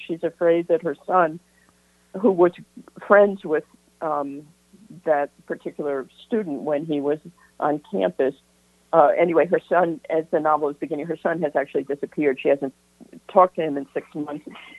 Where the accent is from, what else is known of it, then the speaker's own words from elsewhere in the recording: New York, United States; I think it does go back to growing up in the Catskills, because things were just all larger than life, and the craziest stuff went on.